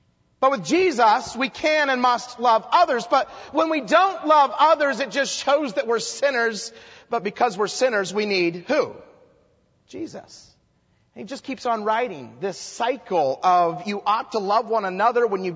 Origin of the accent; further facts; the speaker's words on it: Idaho, United States; And here I am from Idaho. I'd never visited. I just showed up.